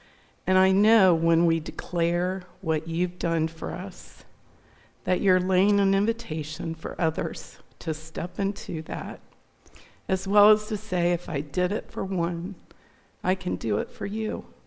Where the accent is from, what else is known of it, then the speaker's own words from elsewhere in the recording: Milford Center, Ohio, United States; I grew up right outside of Milford Center, Ohio, not far from here, on a small 11-acre farm.